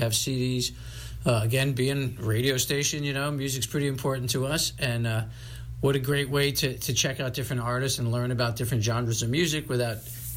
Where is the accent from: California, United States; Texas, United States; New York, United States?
New York, United States; New York City; I know growing up, I grew up in New York City, a library card was something we always had.